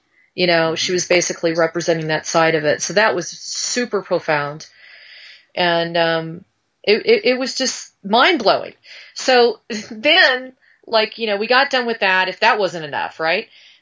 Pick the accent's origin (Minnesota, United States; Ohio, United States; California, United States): California, United States; Now I'm from Southern California